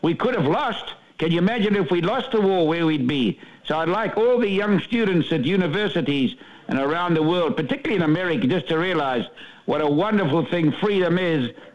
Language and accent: English; South Africa; now in United States; I came from South Africa, which is one of the three most beautiful countries in the world.